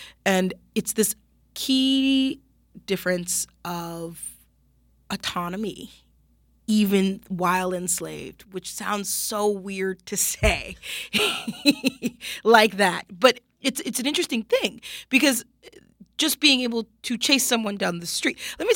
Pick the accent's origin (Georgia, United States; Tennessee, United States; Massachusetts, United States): Georgia, United States; Atlanta; When I grew up in Atlanta, we didn't have somebody like that.